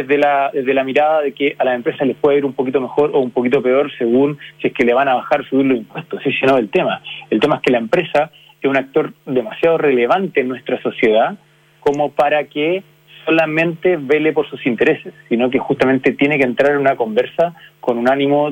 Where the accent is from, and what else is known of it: Chile